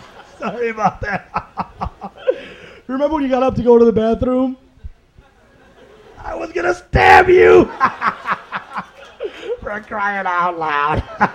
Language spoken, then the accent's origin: English; India; I'm from India. I took that personally.